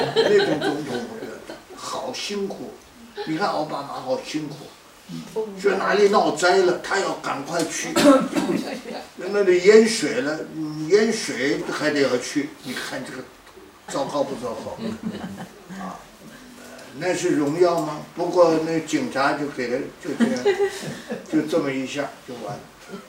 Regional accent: China; 比我们中国人啊， 就再可怜还有个窝住，有个破房子

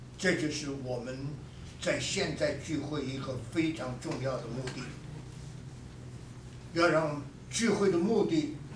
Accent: China; 信心呢，就我们中国人讲，中国人很懂这个，即神如神在。

